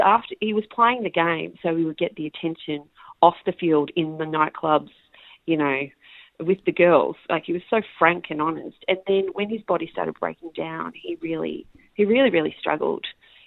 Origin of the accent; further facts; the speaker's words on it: Shepparton, Victoria, Australia; now in Sydney, Australia; I was actually born in Victoria and I was raised in Shepparton